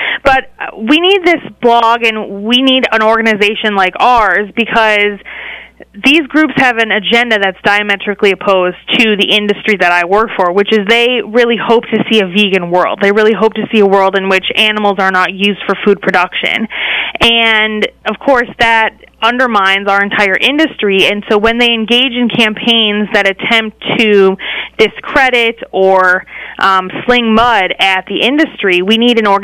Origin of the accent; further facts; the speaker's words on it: Wisconsin, United States; moved away as an adult; now in Washington, United States; I didn't grow up on a farm or ranch. I grew up in Wisconsin, but I came out here to D.C. for college